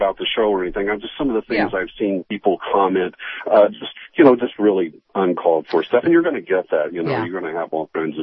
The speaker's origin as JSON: {"language": "English", "region": "Oklahoma", "country": "United States", "tie": "born or raised there", "said": "I grew up in Oklahoma"}